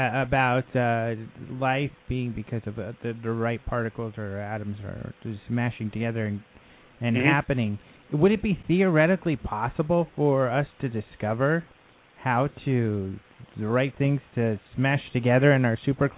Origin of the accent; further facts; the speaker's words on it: Colorado, United States; I'm from Colorado, so, and I've only been here a couple of years, so.